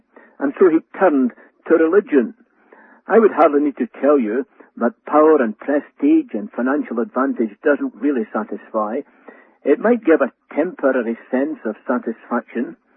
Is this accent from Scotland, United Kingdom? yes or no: yes; Scotland, United Kingdom; You will know from my accent that I originate in Scotland.